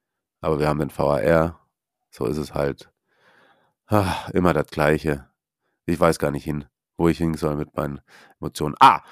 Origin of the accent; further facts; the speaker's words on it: Swabia, Germany; wie man bei uns in Schwabe früher gesagt hat, dreierles S.